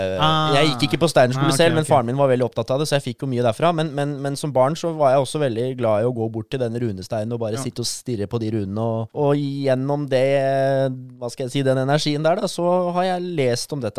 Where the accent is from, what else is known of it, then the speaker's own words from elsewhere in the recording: Innlandet, Norway; jeg jo vokst, født og oppvokst I Valdres, I Vestre Slidre kommune. Barndomshjemmet mitt var kun noen hundre 100 meter unna den veldig berømt runestein som heter Einangsteinen.